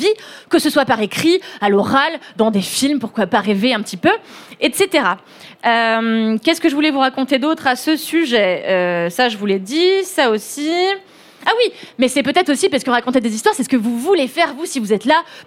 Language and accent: French; Levallois-Perret, Île-de-France, France; Et donc, j'ai grandi à Levallois en étant une enfant